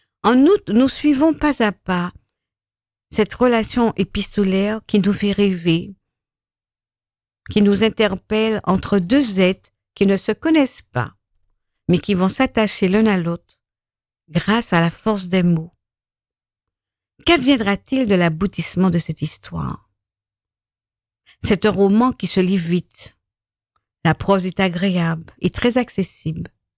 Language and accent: French; Martinique; Et même chez nous, en Martinique, il manque. Ça manque.